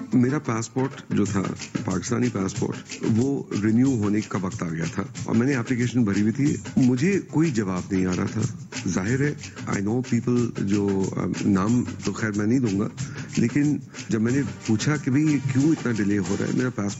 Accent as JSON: {"language": "Urdu", "region": "London", "country": "United Kingdom", "tie": "born or raised there", "said": "جی بالکل, بہت بچپن کی یادیں ہیں جڑی ہوئی اس شہر کے ساتھ."}